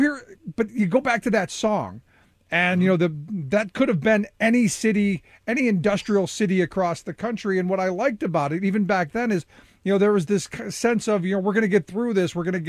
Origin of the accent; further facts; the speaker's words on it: Cleveland, Ohio, United States; Look, I grew up in Cleveland, and the same mm-hmm. could have been said about Cleveland during the trough period when things were at its lowest.